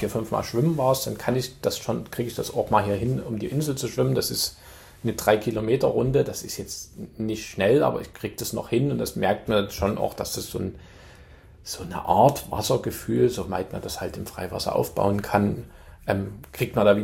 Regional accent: Chemnitz, Saxony, Germany; now in United States; also ich komme aus Chemnitztal

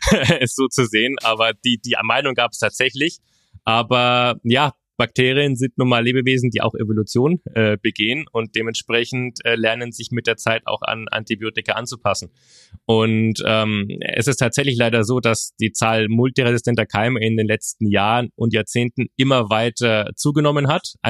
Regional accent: Bamberg, Bavaria, Germany; Also ich bin ursprünglich aus Bamberg

